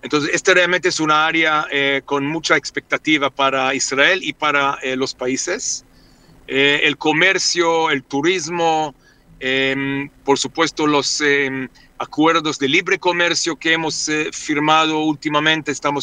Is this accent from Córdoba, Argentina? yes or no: no; Buenos Aires, Argentina; accent: porteño; Spanish is a second language; now in Mexico; Perdí el acento con los años, se me suavizó un poco, así que ya no me consideran tanto porteño como yo era al principio.